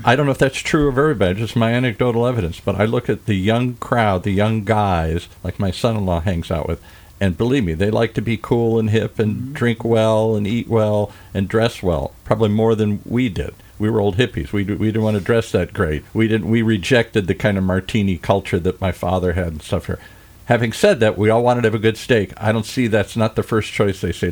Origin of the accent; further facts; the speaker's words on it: Midwest, United States; now in California, United States; I love seafood, and I'm from the Midwest, so I came to California seeking seafood.